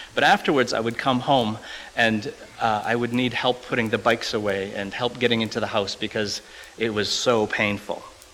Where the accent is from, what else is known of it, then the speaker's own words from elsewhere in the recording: Winnipeg, Manitoba, Canada; I'm from Winnipeg. Back in Winnipeg, I've lived there for about 15 years now or so.